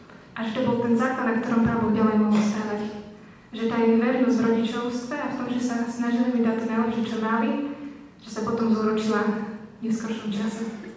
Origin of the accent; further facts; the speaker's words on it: Levoča, Prešov Region, Slovakia; born or raised there; now in Košice, Slovakia